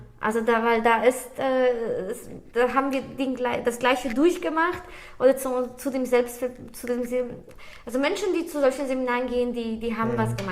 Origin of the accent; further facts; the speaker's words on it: Poland; Es ist so, dass wenn ich in Polen, wo ich aufgewachsen bin, habe ich meine Freunde